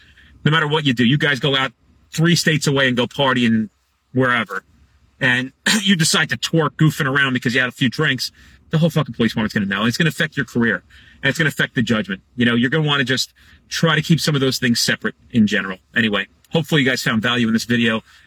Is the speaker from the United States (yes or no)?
no; Canada; accent: Canadian; Thanks, man, from Canada. Appreciate that. Eh? That's all I got. It's my Canadian accent.